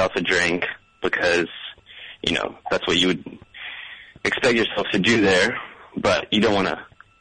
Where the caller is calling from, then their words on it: Los Angeles, California, United States; Yeah, Los Angeles.